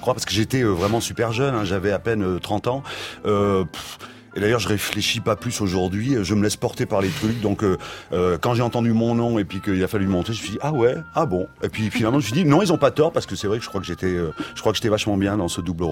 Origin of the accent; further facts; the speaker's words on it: Sainte-Foy-la-Grande, Nouvelle-Aquitaine, France; Je suis rentré chez moi à Sainte-Foy-la-Grande.